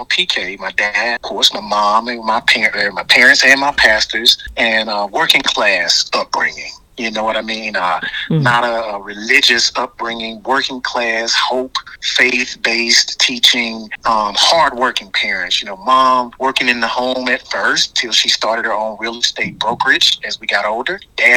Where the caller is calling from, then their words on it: Birmingham, Alabama, United States; From the great, great center of all movements, Birmingham, Alabama.